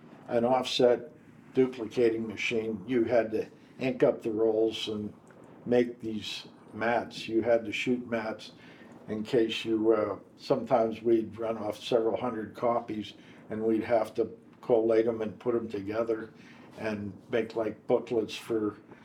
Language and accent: English; Coraopolis, Pennsylvania, United States; So anyhow, I grew up in Coryopolis, Pennsylvania.